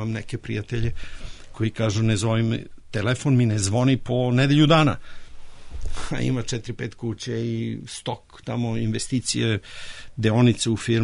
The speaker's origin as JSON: {"language": "Serbian", "town": "Bor", "region": "Bor District", "country": "Serbia", "tie": "born or raised there", "lives_now": "Belgrade, Serbia", "said": "Ovde u Beogradu, ja sam iz Bora, tamo sam završio srednju i osnovnu školu"}